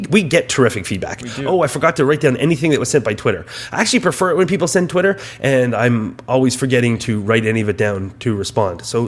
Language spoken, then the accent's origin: English; Canada; I'm a Canadian kid. I've learned to flick hockey cards.